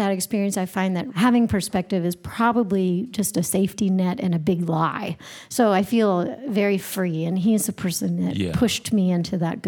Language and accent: English; North Carolina, United States; I'm from North Carolina, and he's from South Carolina